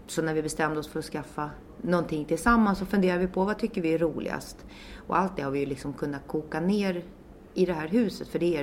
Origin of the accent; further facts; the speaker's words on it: Trångsund, Stockholm County, Sweden; now in Tyresö, Sweden; Jag är uppvuxen i Trångsund på andra sidan sjön.